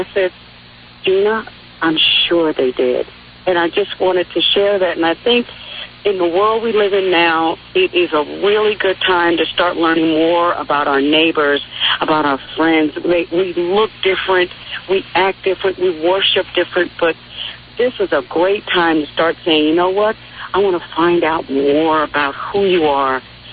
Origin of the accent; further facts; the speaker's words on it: New York City, New York, United States; now in Atlanta, United States; I am a native of New York City. I was born in Harlem.